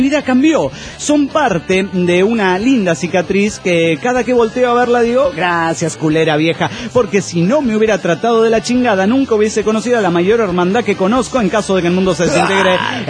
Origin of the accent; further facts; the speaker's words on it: Cuernavaca, Morelos, Mexico; de Cuernavaca, Morelos, México.